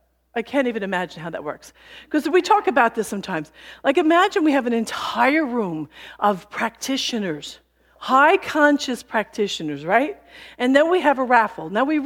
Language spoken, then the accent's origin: English; Ireland; and I am Irish, so I can't believe, well, would you believe me?